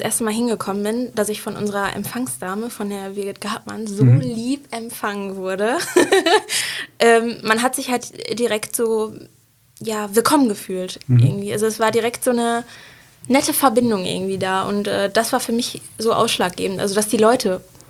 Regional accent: Herne, North Rhine-Westphalia, Germany; ich bin halt hier in Herne groß geworden und habe halt auch noch einen recht großen Freundeskreis hier in Herne

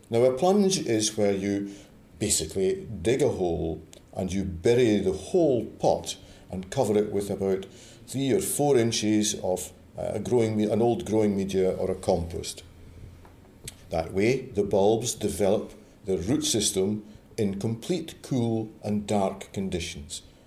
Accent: Scotland, United Kingdom; but then I'm a Scot and that's happy and a grand time to do it

